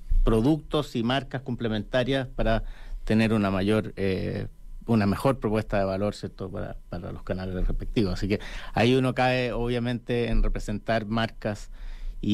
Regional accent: Chile; Yo creo que como chilenos tenemos que aprender de esa experiencia.

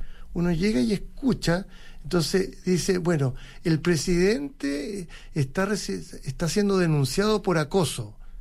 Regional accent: Chile; tengo libertad entonces para dar mi opinión respecto al gobierno o a la oposición, como muchos chilenos, ¿cierto?

